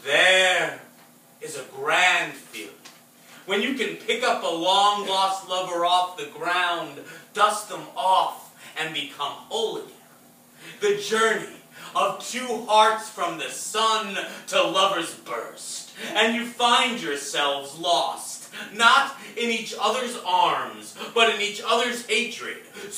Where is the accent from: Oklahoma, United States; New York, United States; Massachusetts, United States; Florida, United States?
New York, United States; Staten Island; I'm from Staten Island, and the … thing, yeah